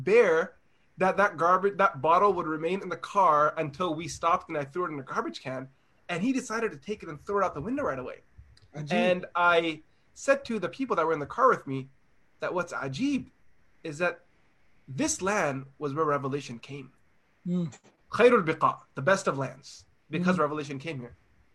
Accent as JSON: {"language": "English", "country": "United States", "said": "And this guy, he asks me, where are you from? And I said to him, I'm from America."}